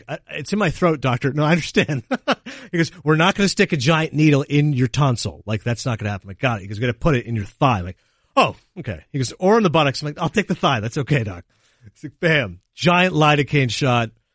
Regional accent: Connecticut, United States; And I said, no, I'm from Connecticut.

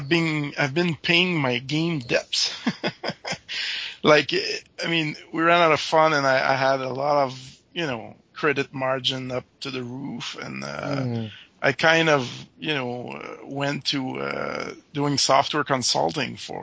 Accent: Quebec, Canada; I'm from near Montreal, actually.

